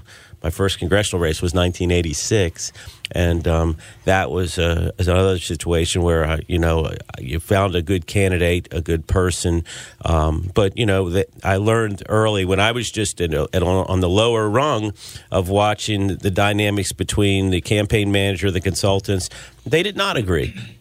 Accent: Maryland, United States; I grew up in Maryland. I've grown up in this political environment. And coming from Prince George's County, it was toxic before anybody knew what toxic was.

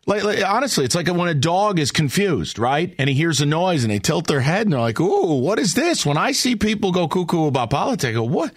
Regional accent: New York, United States; I'm a kid from New York.

